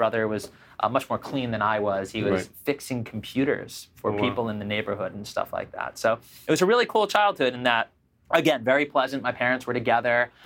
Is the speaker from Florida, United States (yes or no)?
yes; Boca Raton, Florida, United States; We grew up in Boca Raton, Florida